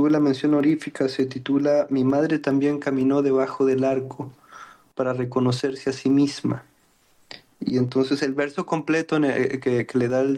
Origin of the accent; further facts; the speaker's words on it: Cabo San Lucas, Baja California Sur, Mexico; como yo soy de Cabo San Lucas, hubo una conexión completamente ahí directa